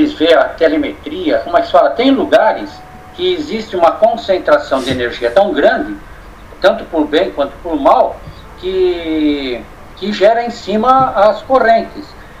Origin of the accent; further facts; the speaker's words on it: São Paulo, Brazil; eu vejo isso, via isso desde quando eu era pequeno lá no Ipiranga, que eu morava em São Paulo